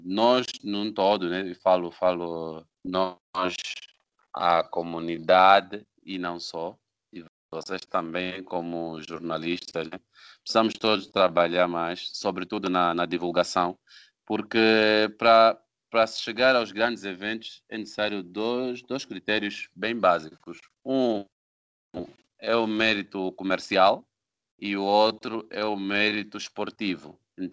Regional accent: Angola; Claro, eu como angolano, para mim, primeiro é sempre o angolano.

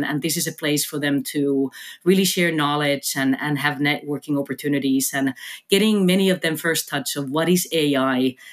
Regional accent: Finland; English is a second language; moved away as an adult; now in United States; I'm from Finland. I moved to United States in my 90s. So this kind of reveals my age as well. I've been here over two decades. I came here in university

